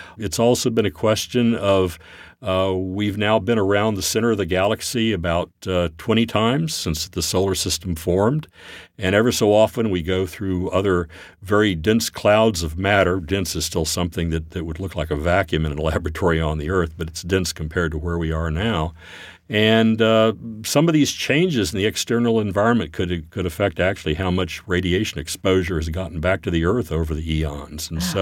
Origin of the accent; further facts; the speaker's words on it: Fort Worth, Texas, United States; And I grew up in Fort Worth, Texas.